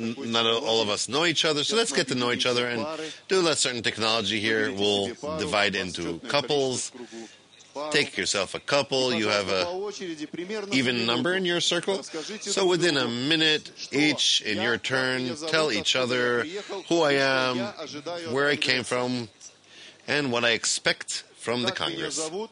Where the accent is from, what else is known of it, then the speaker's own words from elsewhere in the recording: Moscow, Russia; I'm from Moscow.